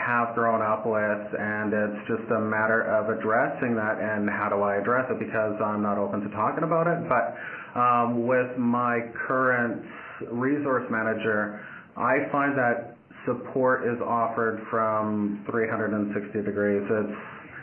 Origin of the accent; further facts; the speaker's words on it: Williams Lake, British Columbia, Canada; also born or lived in Kamloops; I was born in Kamloops, British Columbia. I was raised in Williams Lake in the Shuswap territory. That would be the Tsleil-Waututh Nation.